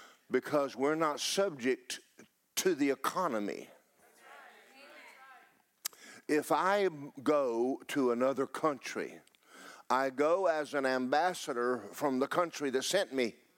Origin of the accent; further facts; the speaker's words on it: Florida, United States; every time I go someplace, they'll look at me and go, where are you from? I said, Florida.